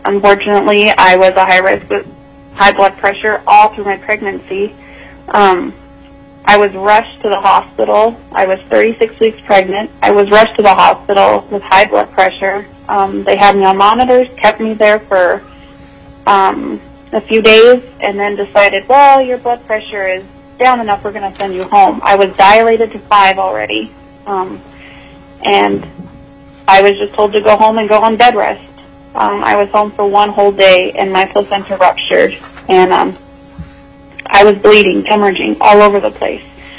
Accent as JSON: {"language": "English", "town": "Palmer", "country": "United States", "said": "I'm from Palmer."}